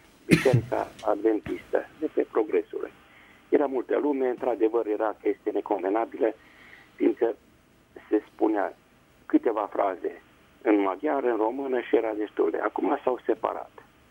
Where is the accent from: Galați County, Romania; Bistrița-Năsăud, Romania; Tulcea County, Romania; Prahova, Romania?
Bistrița-Năsăud, Romania; Rodna; born there; now in Baia Mare, Romania; Din Baia Mare sunt, locuiesc acum, dar m-am născut la Rodna, Bisană, Săud. Și de mic, fiind romano-catolic